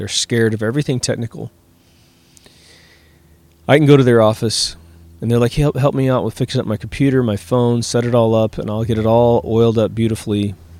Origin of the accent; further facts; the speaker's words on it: Midwest, United States; You know, I grew up in the Midwest where we were surrounded by green.